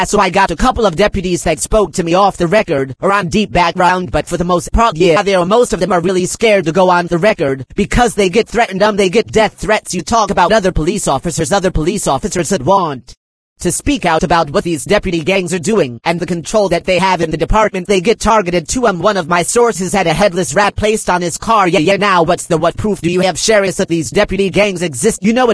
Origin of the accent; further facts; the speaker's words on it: Los Angeles, California, United States; born or raised there